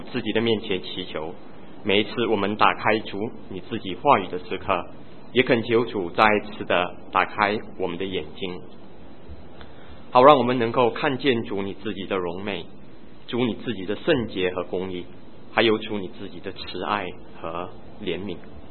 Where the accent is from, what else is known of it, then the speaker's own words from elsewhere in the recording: China; 甚至他们有一种讲法，就有点类似我们中国人，我们说水中捞月，就是做一些没有意义的事。